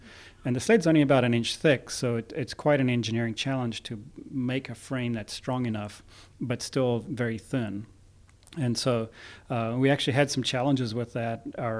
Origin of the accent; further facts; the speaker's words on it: South Africa; I grew up in South Africa, and it's a very sports crazy country.